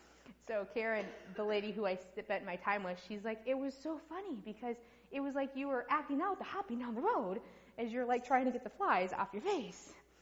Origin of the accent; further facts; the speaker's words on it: United States; I said, I can come in, but I'm American.